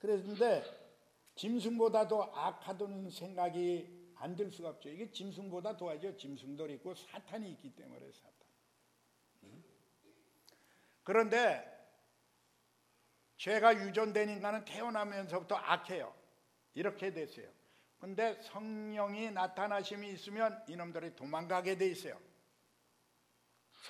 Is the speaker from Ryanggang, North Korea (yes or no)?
no; Pyongyang, North Korea; 난 평양 출신이라, 그죠?